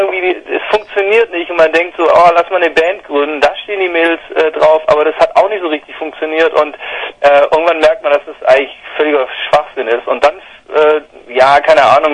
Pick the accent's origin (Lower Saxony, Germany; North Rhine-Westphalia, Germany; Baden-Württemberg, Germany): Baden-Württemberg, Germany; Ulm; Wir kommen aus Ulm, also mittlerweile kommen wir zur Hälfte aus Augsburg, aber ganz grob aus dem Süden.